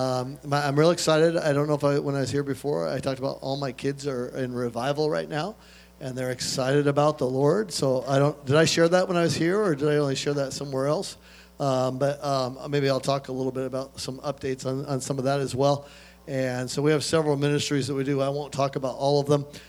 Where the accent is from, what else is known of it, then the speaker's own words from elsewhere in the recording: Bozeman, Montana, United States; I'm from Bozeman, Montana. And I live in the Rocky Mountains there.